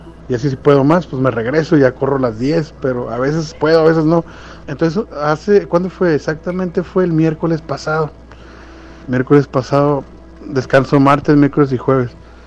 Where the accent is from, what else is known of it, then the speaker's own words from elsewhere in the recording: Mexicali, Baja California, Mexico; now in Bakersfield, United States; Yo estoy aquí en Bakersfield, California. Soy de Mexicali, pero aquí ando, ya tengo varios añitos aquí. Yo creo que unos 7 años sí tengo acá por este lado.